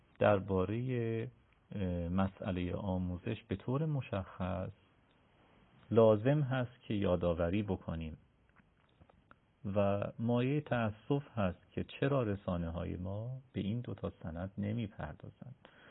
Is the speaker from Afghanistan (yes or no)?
no; Iran; ما در کشوری زندگی میکنیم که اگر من این کشور رو به عنوان یک ایرانی تعریف کنم